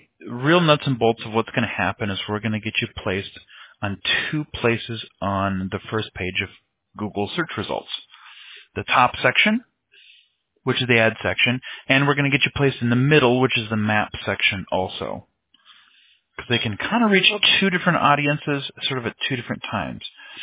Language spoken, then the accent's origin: English; Midwest, United States; I'm originally from the Midwest, so over there it's, I don't even want to know how cold it is over there.